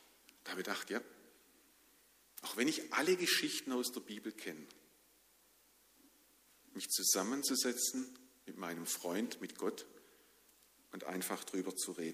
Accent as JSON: {"language": "German", "region": "Baden-Württemberg", "country": "Germany", "tie": "born there", "said": "wurde ich geboren in Schwabenland, ein Deutscher, unter preußischer Flagge. So ist es halt, wenn man in Biesinger groß wird."}